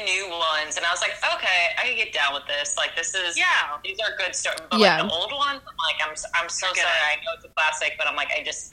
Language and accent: English; Buffalo, New York, United States; I'm from Buffalo, New York.